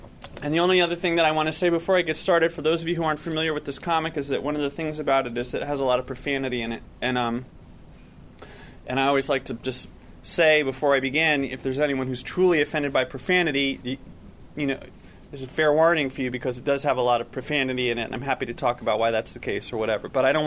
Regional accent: Chapel Hill, North Carolina, United States; I grew up in Chapel Hill.

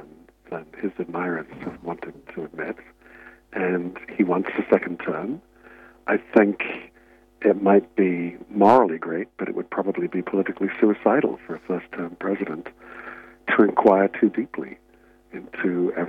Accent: England, United Kingdom; now in Australia; I'm originally English.

